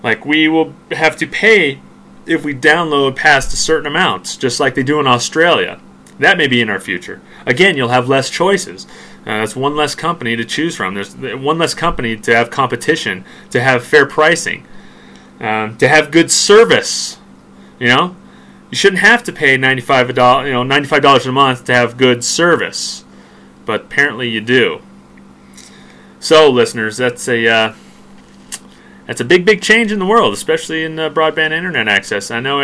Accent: United States; I'm just an American loving convenience.

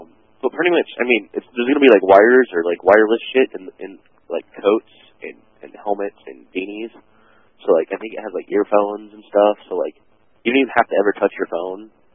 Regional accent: Washington, United States; I grew up in America watching Vancouver TV stations because it was the closest city. I lived in like an American suburb of a Canadian city.

